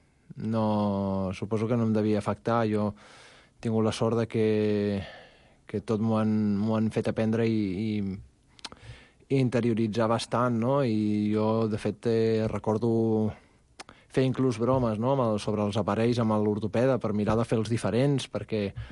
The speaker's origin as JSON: {"language": "Catalan", "town": "Barcelona", "region": "Catalonia", "country": "Spain", "tie": "born there"}